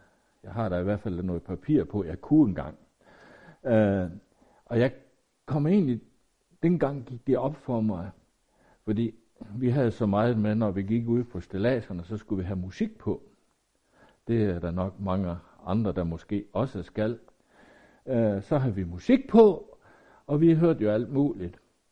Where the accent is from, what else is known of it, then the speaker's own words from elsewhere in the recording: Jutland, Denmark; det, jeg bedst kan som jyde at nøjes med